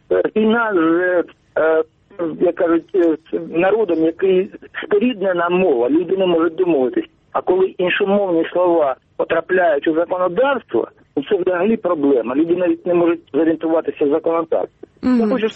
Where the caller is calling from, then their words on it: Sievierodonetsk, Luhansk Oblast, Ukraine; Я телефоную з Сєвєродонецька, Луганської області.